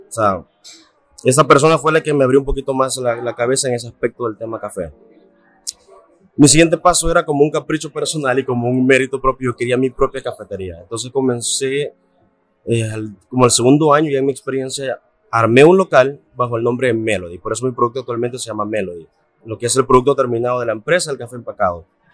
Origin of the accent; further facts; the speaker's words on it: Sonsonate, El Salvador; yo soy de Sonsonate y me mudé justamente a los 18 años a San Salvador.